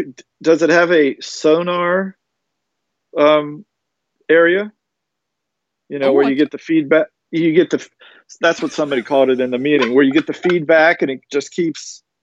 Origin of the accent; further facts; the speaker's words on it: United States; I'm an American and we say things a little different.